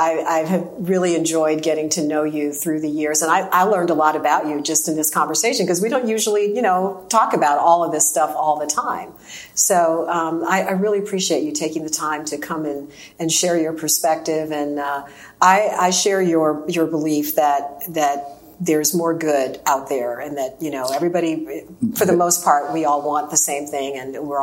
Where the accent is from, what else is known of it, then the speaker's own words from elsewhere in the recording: Chicago, Illinois, United States; now in Houston, United States; But I grew up in Chicago, and I love Houston, and I don't ever see leaving here.